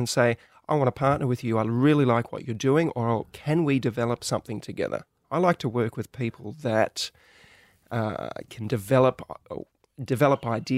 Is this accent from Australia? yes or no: yes; Australia; us growing up in Australia, we had Peter Russell Clark, we had Bernard King.